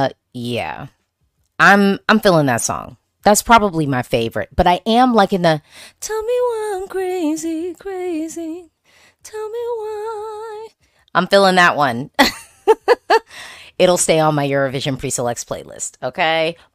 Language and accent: English; United States; Again, I am not Norwegian. I'm American, third party, non-involved, except for my rest of the world vote.